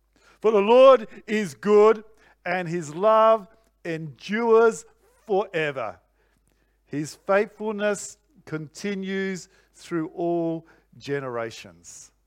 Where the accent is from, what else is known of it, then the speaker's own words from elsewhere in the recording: Australia; I said, no, up here, I'm being an Australian who's very tall.